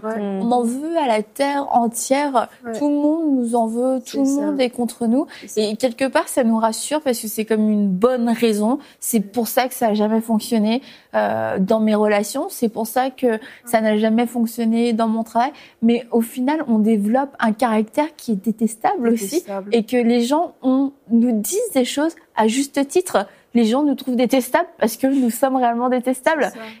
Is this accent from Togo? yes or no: no; France; je suis française.